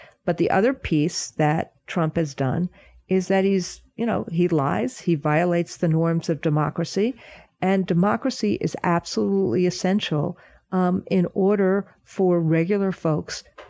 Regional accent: Rockland County, New York, United States; From growing up in Rockland County.

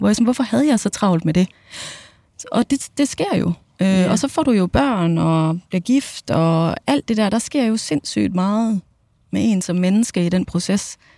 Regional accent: Jutland, Denmark; men vi er jo fra Jylland, det ligger jo i kortene

